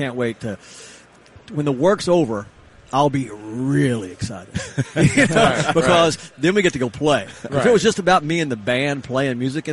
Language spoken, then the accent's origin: English; Tennessee, United States; I grew up on Tennessee football. That's all I lived so far out in the country, and we would going into Knoxville to see a Tennessee game was a big deal.